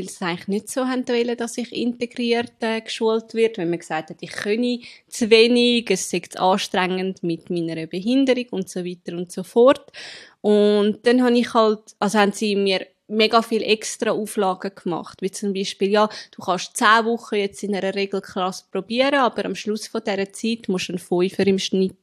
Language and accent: German; Zurich, Switzerland; ich komme aus Zürich.